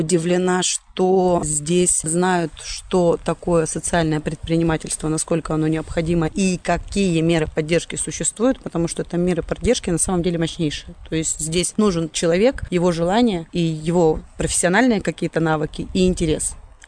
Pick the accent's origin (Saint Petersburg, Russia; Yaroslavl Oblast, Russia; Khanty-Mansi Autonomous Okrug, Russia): Khanty-Mansi Autonomous Okrug, Russia; Pyt-Yakh; Из города Пытьях, Ханты-Мансийский автономный округ.